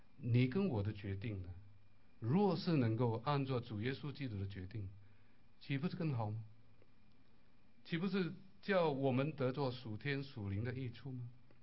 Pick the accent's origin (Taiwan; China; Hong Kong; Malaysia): Malaysia; 我小的时候在马来西亚乡村是拜偶像的